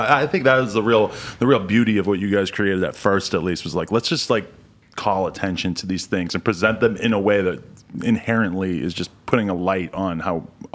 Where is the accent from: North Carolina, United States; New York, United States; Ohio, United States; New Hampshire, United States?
New Hampshire, United States; that I was going to shows in Boston and stuff since I grew up in New Hampshire.